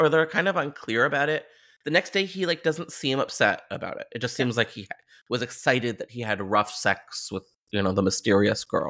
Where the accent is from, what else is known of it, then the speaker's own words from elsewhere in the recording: Ontario, Canada; Something I want to bring up as a Canadian diva is this movie, it just reeks of Southern Ontario Gothic. Like, it's like what you experience in Toronto when you're like growing up in the early 2000s.